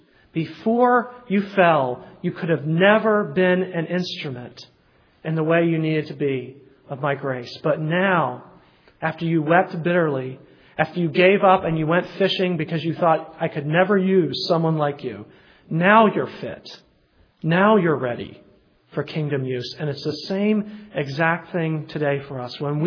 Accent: Tennessee, United States; And I call him a volunteer not because I'm from Tennessee, the volunteer state

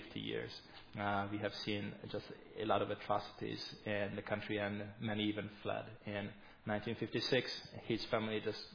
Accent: Hungary; now in United States; We are from Hungary, at least my wife and I. My wife and I are from Hungary, but the boys were born in the States.

